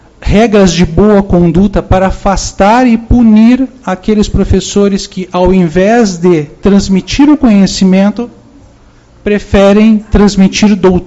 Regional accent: Brazil; Eu não pertenço à comunidade evangélica, com todo respeito, mas sou brasileiro, como todos vocês

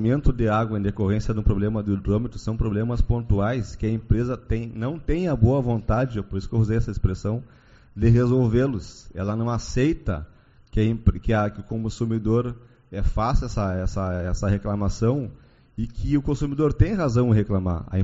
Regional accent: Bagé, Rio Grande do Sul, Brazil; tem lá em Bagé, que eu sou, de onde eu sou natural.

